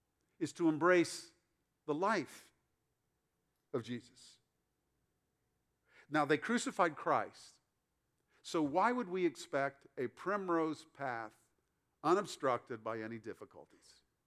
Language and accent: English; Ohio, United States; I'm from Ohio.